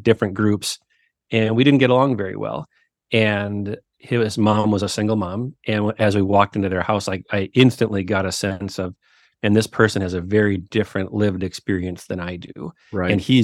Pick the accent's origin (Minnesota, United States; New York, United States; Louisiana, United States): Minnesota, United States; Duluth; accent: Minnesotan; So I grew up in northern Minnesota in Duluth, right on the tip of Lake Superior. So if you hear some accent happening in my voice, it's very Minnesotan, and was one of five kids